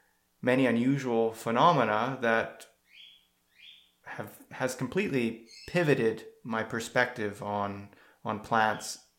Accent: Canada; moved away as an adult; now in Italy; I'm a Canadian who currently lives in Italy with a family, beautiful wife, two young children, and I came to Italy about 10 years ago for love.

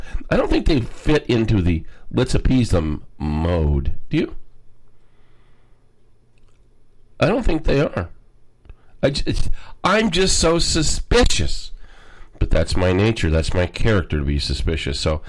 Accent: Scotland, United Kingdom; I might find out, rather than being so Scottish, I'm probably more Ruski.

